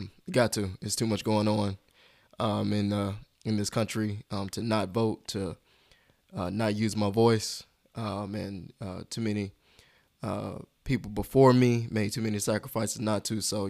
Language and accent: English; West Columbia, South Carolina, United States; now in Charlotte, United States; I'm originally from West Columbia, South Carolina.